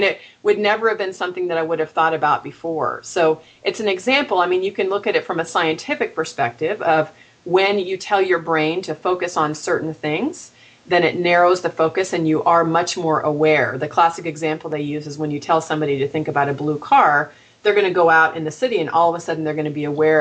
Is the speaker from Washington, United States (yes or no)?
no; Marin County, California, United States; I grew up in Marin County, California. Anybody who's familiar with the area knows that we are woo-woo people over there, right?